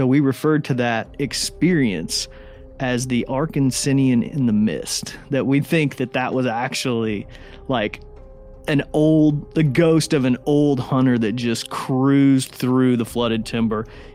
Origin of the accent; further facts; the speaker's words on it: Indiana, United States; this is like the picturesque thing that I'd always imagined, you know, growing up in Indiana hunting.